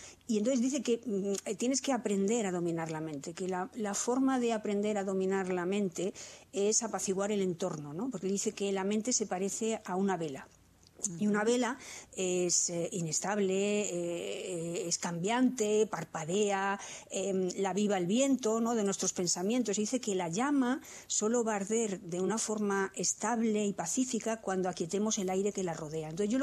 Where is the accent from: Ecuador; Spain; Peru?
Spain; Aguilar de la Frontera, Andalusia; now in Madrid, Spain; de mi pueblo, de Aguilar de la Frontera. Mira, yo la verdad es que Andalucía la llevo en vena, aunque desde luego Madrid es mi vida, eso está claro y tengo que decirlo, pero Andalucía son mis recuerdos, o sea, toda mi infancia